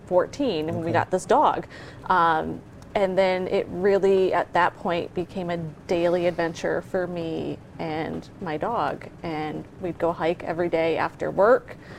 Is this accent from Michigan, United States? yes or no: yes; Michigan, United States; now in Massachusetts, United States; both here in Massachusetts, but also where I grew up in Michigan.